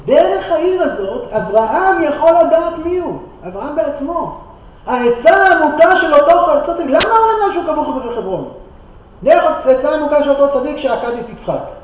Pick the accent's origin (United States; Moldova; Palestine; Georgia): Palestine; Hebron, West Bank; אתה אומר לאדם כזה, אני מחברון